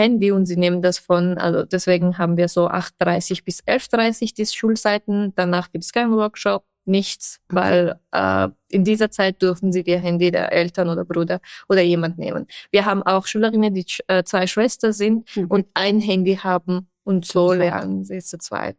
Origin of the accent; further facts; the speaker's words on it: Afghanistan; German is a second language; aber ich bin froh, dass ich in Afghanistan aufgewachsen bin